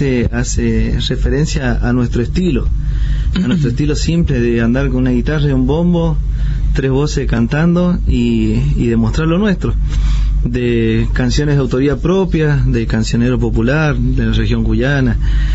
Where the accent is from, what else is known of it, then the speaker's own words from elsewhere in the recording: Tunuyán, Mendoza, Argentina; nosotros, bueno, venimos del departamento de Tunuyán, de acá a 80 kilómetros más o menos